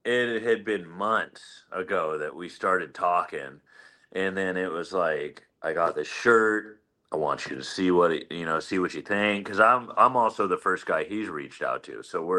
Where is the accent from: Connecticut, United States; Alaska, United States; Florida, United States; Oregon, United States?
Oregon, United States; moved away; I grew up in Eastern Oregon, live in Northern Idaho.